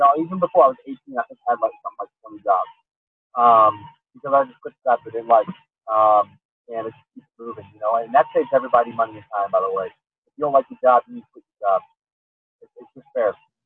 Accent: East Coast, United States; And I'm from the East Coast, so, you know, we do diners on the East Coast.

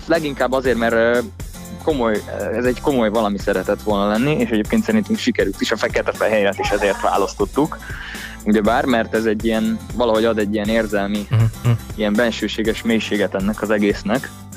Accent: Budapest, Hungary; mi a Tomival mind a ketten kőbányaiak vagyunk, a dobosunkkal

